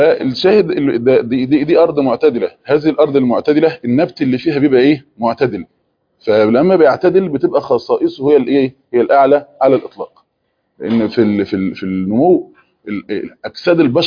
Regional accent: Egypt; احنا مصر ما يعرفوش الحر الشديد وما يعرفوش البرد الشديد

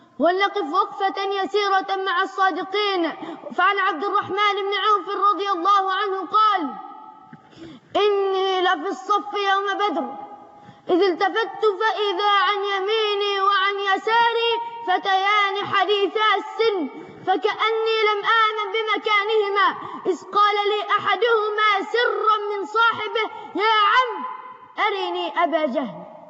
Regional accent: Egypt

